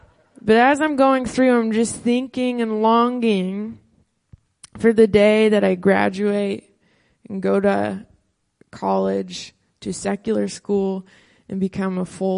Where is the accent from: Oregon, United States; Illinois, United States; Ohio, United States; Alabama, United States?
Oregon, United States; Portland; I'm not from here. I'm from Portland, Oregon, so maybe that gives you a little bit of context.